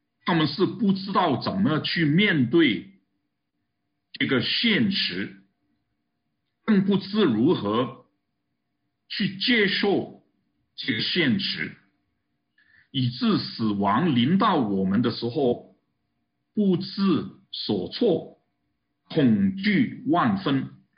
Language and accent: Chinese; Canada; 我们加拿大人相信也知道了